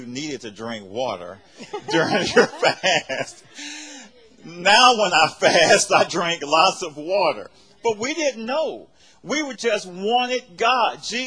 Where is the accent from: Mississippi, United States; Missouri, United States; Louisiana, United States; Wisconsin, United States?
Louisiana, United States; first thing out of her mouth was, you talk funny. Yes, I'm from Louisiana.